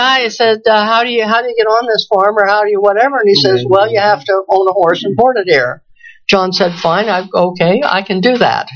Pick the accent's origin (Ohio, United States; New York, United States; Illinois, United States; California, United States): California, United States; bear in mind that we came out of California. And when you're a kid growing up in California